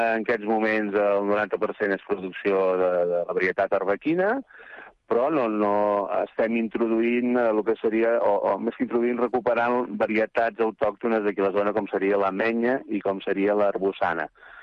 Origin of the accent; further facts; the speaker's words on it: Figuerola del Camp, Catalonia, Spain; Som de Figuerola del Camp, de la comarca de del Camp. Sí, sí, província de Tarragona. Som un poblet petit on tenim ubicat el molí d'oli.